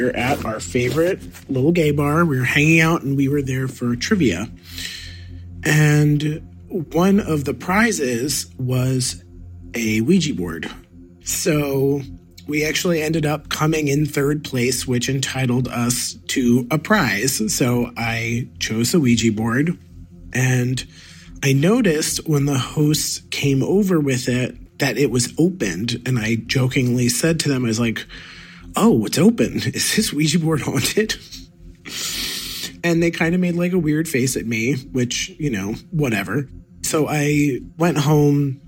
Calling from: New York City, New York, United States; I'm calling from New York City.

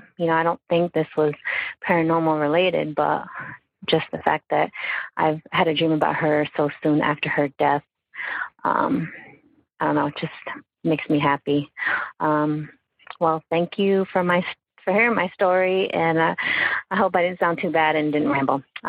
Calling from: Bristol, Connecticut, United States; I am calling from Bristol, Connecticut.

